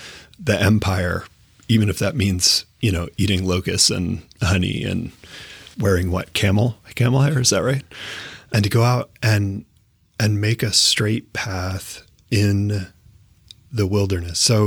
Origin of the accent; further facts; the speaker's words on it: Maine, United States; I grew up in Maine. The only answer I have is the answer that we were told growing up in Maine